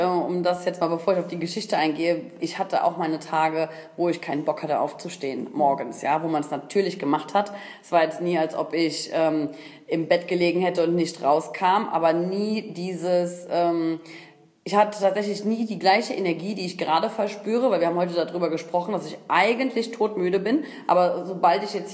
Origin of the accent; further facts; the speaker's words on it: Koblenz, Rhineland-Palatinate, Germany; born there; Ja, ich bin 33 Jahre alt, gebürtig aus Koblenz, gar nicht so weit weg.